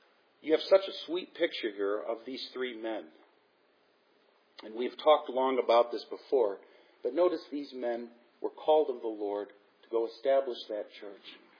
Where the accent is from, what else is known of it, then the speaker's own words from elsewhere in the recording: United States; for us as Americans, is that we didn't grow up with this sort of thing.